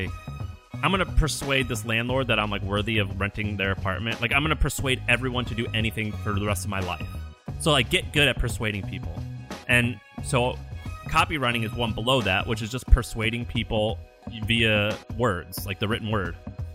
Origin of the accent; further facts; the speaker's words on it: Missouri, United States; also born or lived in Tennessee; So I'm from Missouri, where I was raised, moved into Tennessee.